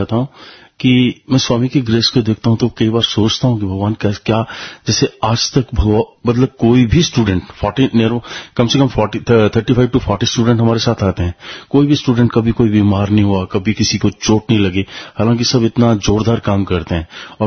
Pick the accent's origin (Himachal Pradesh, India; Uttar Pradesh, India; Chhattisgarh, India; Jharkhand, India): Himachal Pradesh, India; मैं हिमाचल प्रदेश से, जिला कांगड़ा से आया